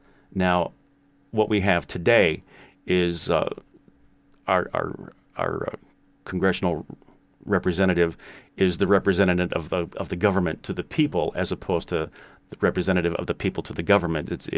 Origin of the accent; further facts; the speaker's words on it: New Berlin, Wisconsin, United States; also born or lived in Milwaukee; I'm 53 years old. I was born in Milwaukee. I was raised in New Berlin.